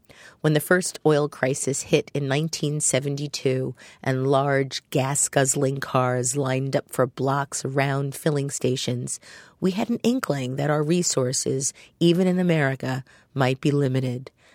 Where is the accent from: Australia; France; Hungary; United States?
Hungary; English is a second language; moved away; Long before, in fact, I spoke a word of English. As a child growing up in Cold War Hungary, I learned to use our meager resources respectfully.